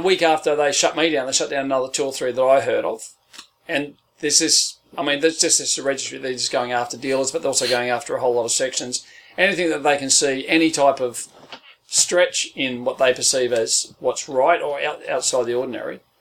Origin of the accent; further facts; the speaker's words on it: Australia; The reason I'm got the guys coming after me, realistically, is because I'm an Australian.